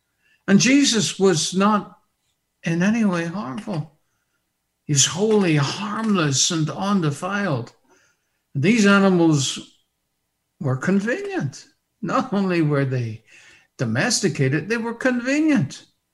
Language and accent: English; Ireland; Oh, in my home in Ireland, my home country of Ireland, that's what they do.